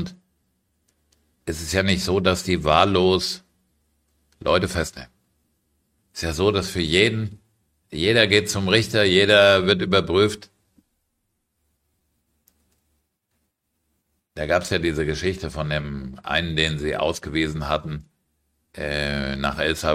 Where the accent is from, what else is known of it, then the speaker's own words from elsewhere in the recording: Germany; now in Cyprus; weil ich bin ja Deutscher.